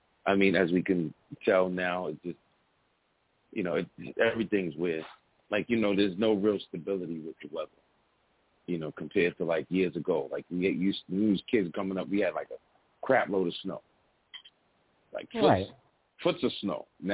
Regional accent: Brownsville, New York, United States; born there; I was born in Brownsville.

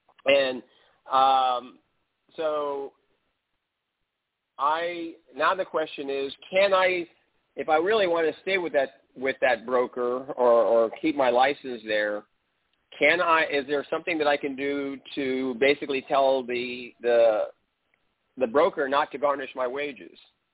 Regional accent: California, United States; I'm from California.

